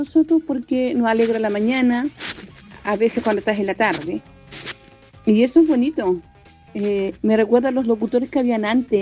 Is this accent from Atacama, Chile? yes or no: no; Lota, Biobío, Chile; Yo amo Lota. Yo donde voy digo que soy de Lota. Mucha gente reniega que es de Lota. Yo no. Yo, cuando me gustan ver, de Lota Alto, de Fundición. Porque yo nací ahí.